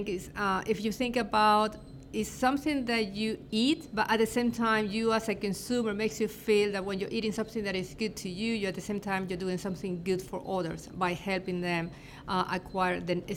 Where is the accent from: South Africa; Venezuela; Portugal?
Venezuela; moved away as an adult; now in Arkansas, United States; I am originally from Venezuela, from the ocean side, and I moved to Arkansas in 1996 to go to college to get another degree.